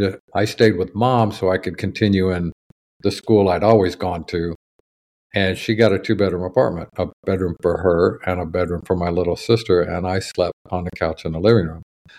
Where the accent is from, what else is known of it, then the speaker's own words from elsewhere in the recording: Kansas City, Missouri, United States; Kansas City, Missouri.